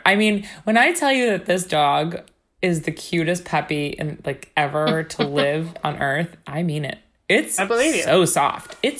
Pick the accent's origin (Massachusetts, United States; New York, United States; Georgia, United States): New York, United States; Stony Brook; born there; I was born in Stony Brook Hospital in Long Island, but then my parents went to go open a second food business.